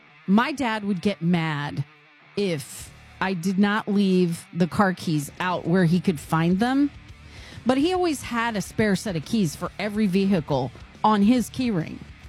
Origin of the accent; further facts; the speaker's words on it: Texas, United States; I grew up mostly in Texas, and we went barefoot everywhere.